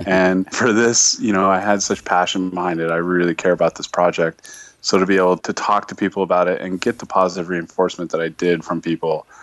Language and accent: English; Oregon, United States; now in New York, United States; Yeah, I live in New York. I'm actually from Oregon originally, but settled in New York.